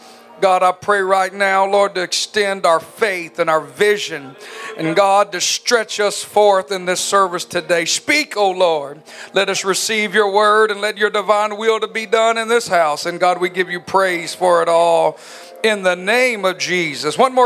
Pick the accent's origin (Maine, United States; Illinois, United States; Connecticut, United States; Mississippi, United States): Mississippi, United States; accent: Southern; I'm from Mississippi. I'm going to have a different accent. I'm Southern.